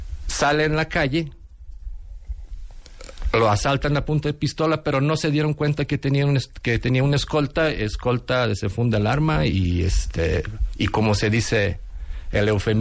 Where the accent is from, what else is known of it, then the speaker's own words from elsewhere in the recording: Serbia; now in Mexico; en el año 2003, de mi ex país, porque ya soy nacionalizado mexicano, ¿verdad?